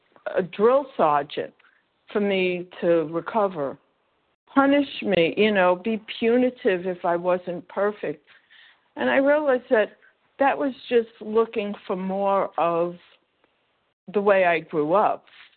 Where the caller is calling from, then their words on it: Florida, United States; Good morning. I'm calling from Florida.